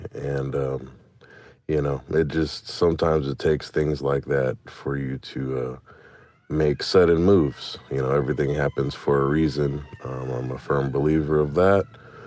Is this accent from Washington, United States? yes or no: no; Monrovia, California, United States; You know, I'm an 82 kid. You know, I'm from Monrovia, Pasadena, California area, born and raised there.